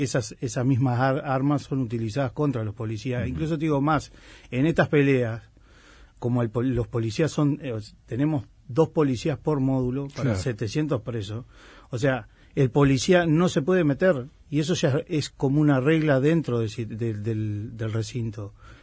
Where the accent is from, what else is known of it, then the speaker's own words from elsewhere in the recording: Fray Bentos, Río Negro, Uruguay; now in Montevideo, Uruguay; De Río Negro, Fray Bentos.